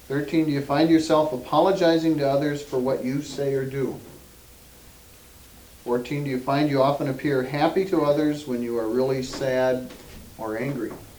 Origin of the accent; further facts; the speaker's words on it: Minnesota, United States; I'm from Minnesota.